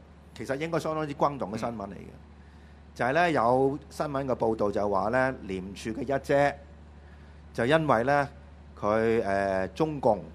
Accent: Hong Kong; 將香港人嘅主權同埋香港人嘅未來、香港人嘅命運重新攞翻喺我哋香港人手上

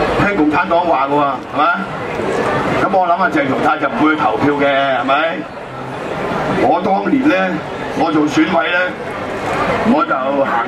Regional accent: Hong Kong; 佢點樣可以明白我哋香港人需要啲咩啫？

